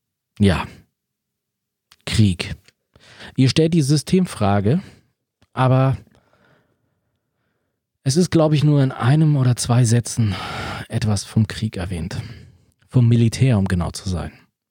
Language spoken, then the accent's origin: German; East Germany, Germany; born there; Ja, ich bin im Osten geboren, in einem Land, was ich mal Deutsche Demokratische Republik nannte.